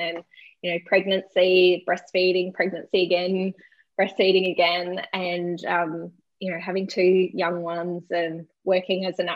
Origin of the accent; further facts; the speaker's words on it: Cairns, Queensland, Australia; now in Gold Coast, Australia; So I'm a mom of 2 girls, 15 and 12, and I'm originally from Cairns. Born and bred North Queensland, and moved to the Gold Coast to study to be a naturopath, and met my husband down here, and yeah, just settled in.